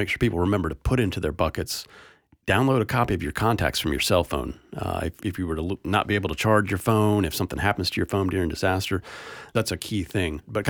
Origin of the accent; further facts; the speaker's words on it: Florida, United States; I'm from Florida. I've lived here my entire life.